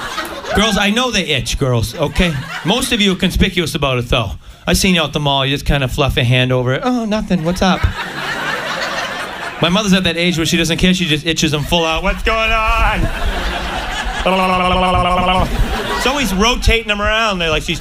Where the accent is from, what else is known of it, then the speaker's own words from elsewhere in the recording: Maine, United States; I said, I'm from Maine.